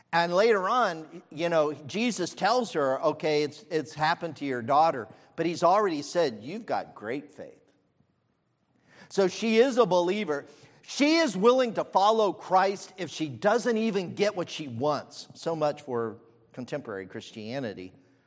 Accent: Ohio, United States; I'm from Ohio. You know, we don't do that.

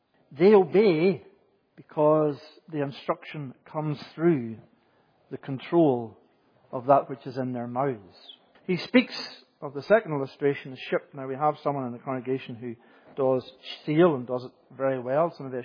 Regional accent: Northern Ireland, United Kingdom; I grew up in Northern Ireland, but I grew up a generation which was a generation of the coming of the tractor.

